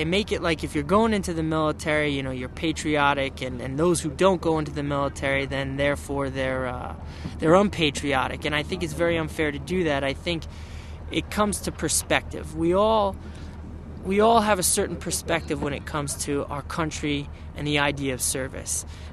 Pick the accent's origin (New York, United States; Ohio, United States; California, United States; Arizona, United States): New York, United States; I'm from New York, Long Island. 29 years old.